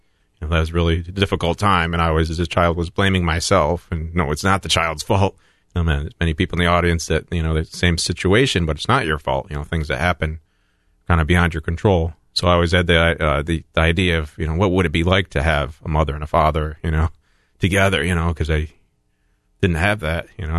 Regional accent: Johnson City, New York, United States; born there; I was born in Johnson City, New York.

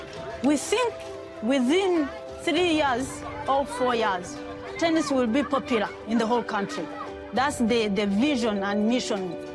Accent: Eastern Province, Rwanda; I grew up in East Province of Rwanda. I had a family with 10 kids, a lovely mom and a lovely dad.

